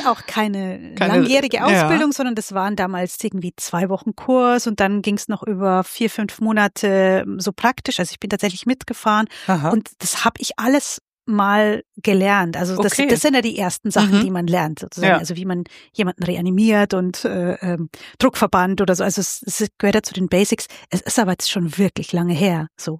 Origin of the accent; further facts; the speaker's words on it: Bavaria, Germany; weil ich komme ja aus Niederbayern